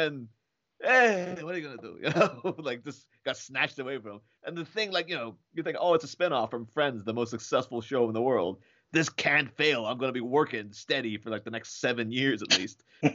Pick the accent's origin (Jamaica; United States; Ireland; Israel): Ireland; Like, I'm from Ireland. Obviously, there were guns in Ireland for a long time because of the troubles and stuff.